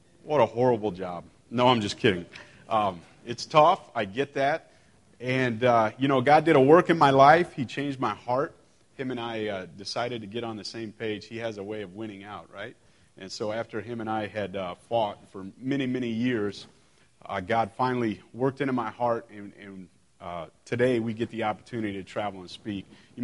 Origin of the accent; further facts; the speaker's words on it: Iowa, United States; I'm from Central Iowa originally, and so I remember, you know, my dad was a hog farmer.